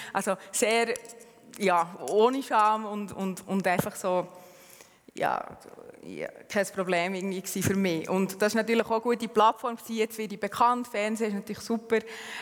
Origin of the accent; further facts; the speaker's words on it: Bern, Switzerland; now in Winterthur, Switzerland; Bin aus Bern, wie man gehört. Wohne aber in Winterthur.